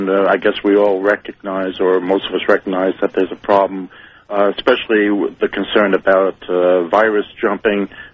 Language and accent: English; Queens, New York, United States; from Queens, listening to you on WABC.